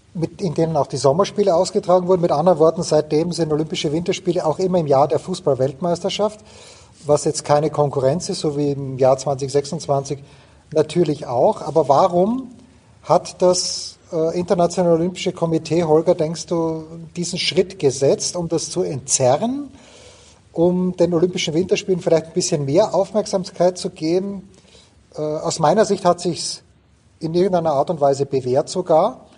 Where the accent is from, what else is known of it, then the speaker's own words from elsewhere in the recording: Austria; und als Österreicher habe ich natürlich immer hauptsächlich den Blick auf die Alpinen